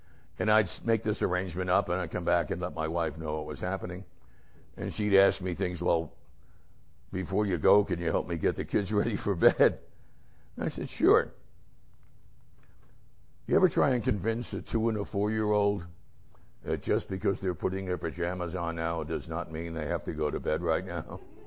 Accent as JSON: {"language": "English", "region": "New Jersey", "country": "United States", "tie": "born or raised there", "said": "You know, I grew up in New Jersey. We didn't have any crops"}